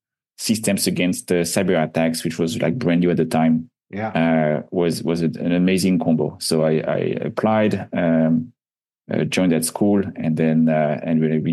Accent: France; I grew up in France.

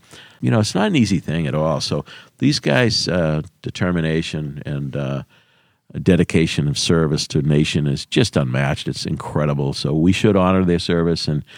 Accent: Montclair, New Jersey, United States; I grew up in Montclair.

